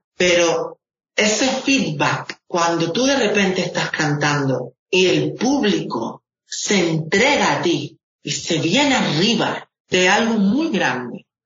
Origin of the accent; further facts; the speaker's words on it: Canary Islands, Spain; born there; yo soy canario, con descendencia árabe mexicana, pero nacido en Gran Canaria, mi nombre es ruso y mi apellido es de Palestina.